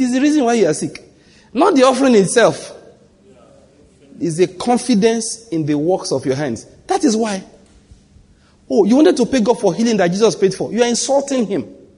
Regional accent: Enugu, Enugu State, Nigeria; I'm from Enugu.

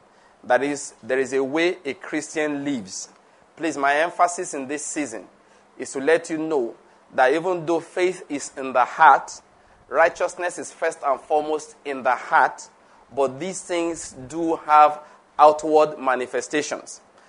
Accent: Ogun, Nigeria; You say, you know I'm from Ogun State. In our state is how you behave.

